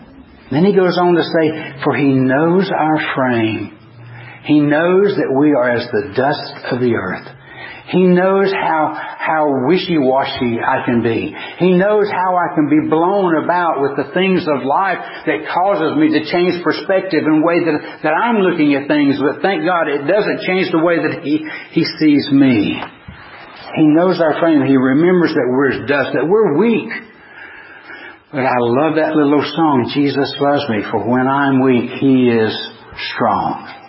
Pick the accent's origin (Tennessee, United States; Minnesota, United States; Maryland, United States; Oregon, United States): Tennessee, United States; I thought this morning of growing up in East Tennessee, and we didn't go to the pool very often.